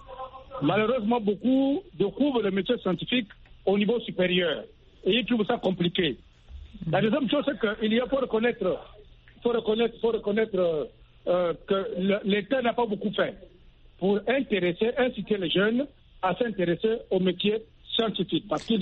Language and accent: French; Gabon; Vous savez, chez nous, au Gabon